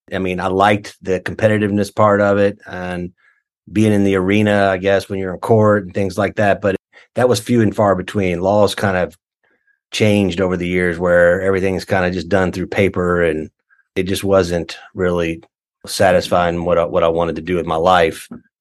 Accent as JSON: {"language": "English", "town": "Lexington", "region": "Kentucky", "country": "United States", "tie": "born or raised there", "said": "I'm originally from Kentucky. I grew up in Lexington, Kentucky. I went to high school there"}